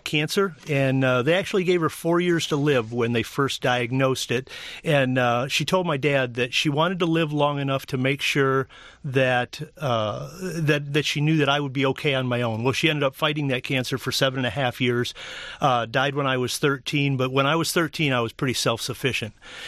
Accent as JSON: {"language": "English", "town": "Lake Orion", "region": "Michigan", "country": "United States", "tie": "born or raised there", "said": "I grew up in Lake Orion. We moved there on my fourth birthday in 1968. So I grew up right on the lake"}